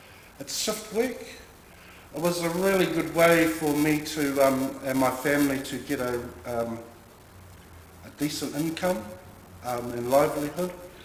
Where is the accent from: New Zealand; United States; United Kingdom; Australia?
New Zealand; East Coast; I'm Māori. I come from my family from the East Coast. I have a mixed heritage, broadly from Brittany, Scotland, Wales, England. Well, I don't know if that's broad, Germany